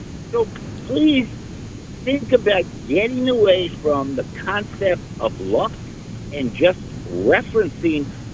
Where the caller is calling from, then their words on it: East Orange, New Jersey, United States; I'm calling from East Orange, New Jersey.